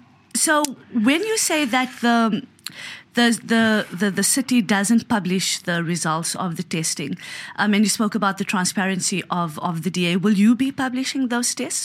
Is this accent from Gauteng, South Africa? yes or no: yes; Johannesburg, Gauteng, South Africa; You know, and if I'm from Joburg, so we're very far from a beach.